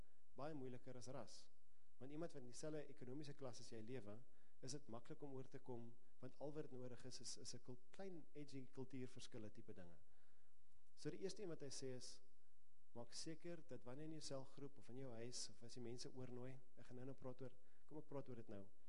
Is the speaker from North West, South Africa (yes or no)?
no; Pretoria, Gauteng, South Africa; Ek kom uit Pretoria uit.